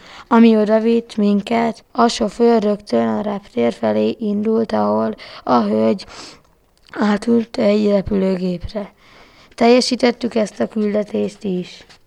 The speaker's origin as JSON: {"language": "Hungarian", "town": "Debrecen", "region": "Hajdú-Bihar", "country": "Hungary", "said": "Debreceni vagyok."}